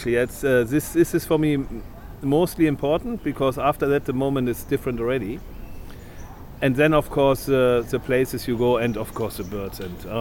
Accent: Lower Saxony, Germany; English is a second language; I grew up in West Germany, on the east border, in near Helmstedt, Braunschweig, this area. And I'm one of five kids out of a socially very low family in these times.

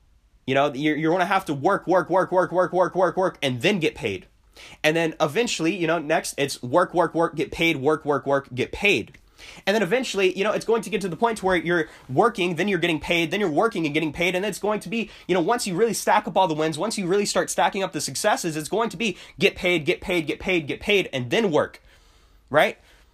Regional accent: Florida, United States; I'm from Florida. I'm not used to that elevation.

